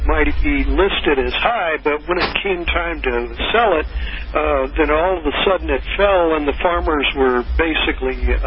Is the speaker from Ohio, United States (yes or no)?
no; St. Louis, Missouri, United States; I was brought up in St. Louis, so just across the river, and we were pretty familiar with it.